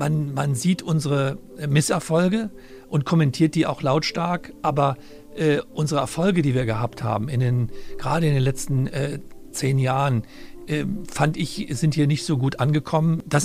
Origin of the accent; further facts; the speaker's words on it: Solingen, North Rhine-Westphalia, Germany; Aber das habe ich in meiner Heimatstadt Solingen gefeiert.